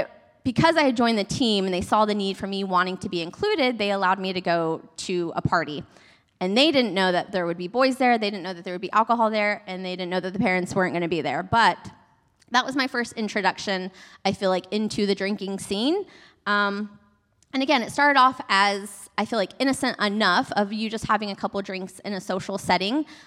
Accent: Texas, United States; I am from Texas, born and raised, as the video mentioned.

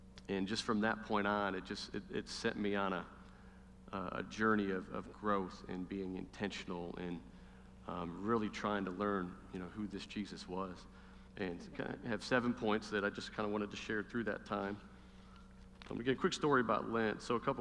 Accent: LaPorte, Indiana, United States; I grew up in LaPorte, Indiana, about an hour away. I was a LaPorte slicer.

